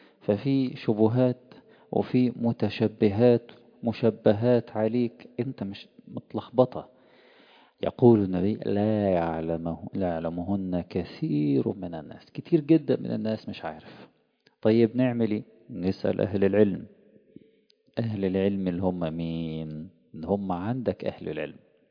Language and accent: Arabic; Egypt; كان احد الكبار من ائمه الأئمة الرسميين عندنا في مصر